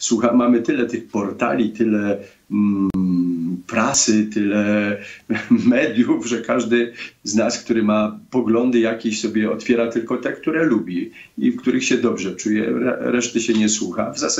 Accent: Waksmund, Lesser Poland, Poland; Zawsze mówię, że jestem z Podhala, z Waxmunda, z małej wioski góralskiej

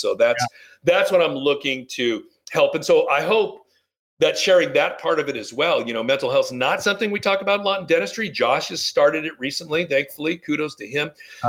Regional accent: Downey, California, United States; no, Southern California, here in Southern California, this little city called Downey.

